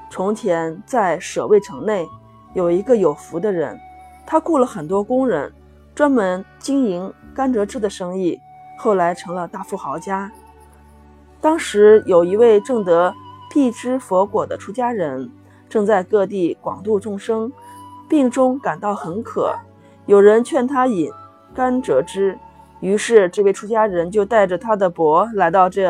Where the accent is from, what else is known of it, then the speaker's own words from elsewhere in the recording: Xi'an, Shaanxi, China; 我是来自于西安的